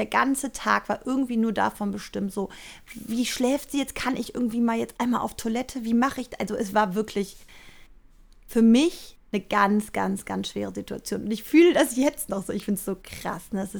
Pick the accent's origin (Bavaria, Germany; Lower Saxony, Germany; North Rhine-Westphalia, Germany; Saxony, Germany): North Rhine-Westphalia, Germany; Cologne; ich bin aus Köln. Wir wohnen hier in Köln, ich mit meinem Mann und unseren 3 Kindern.